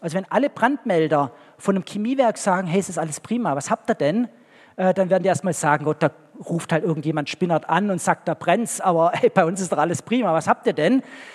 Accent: Baden-Württemberg, Germany; Also gerade auf dem Land, ich komme selber aus dem Schwarzwald

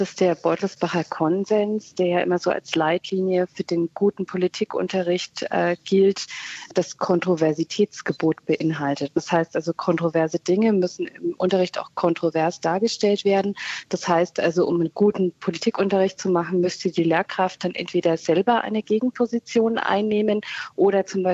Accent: Nuremberg, Bavaria, Germany; Also in meiner Heimatstadt Nürnberg

